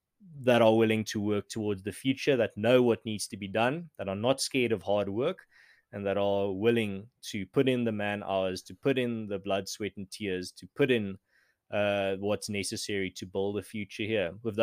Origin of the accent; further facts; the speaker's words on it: South Africa; my experience as growing up in South Africa, the people and communities and organizations that I've been exposed to in my short life here